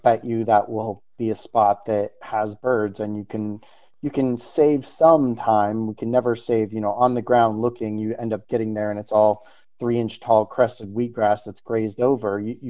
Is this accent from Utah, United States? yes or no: yes; Utah, United States; I think about where I grew up in Utah